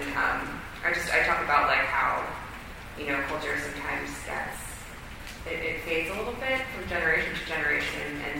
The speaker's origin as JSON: {"language": "English", "town": "San Francisco", "region": "California", "country": "United States", "tie": "born or raised there", "said": "And I grew up in San Francisco and was surrounded by Mexican culture and Mexican-American culture"}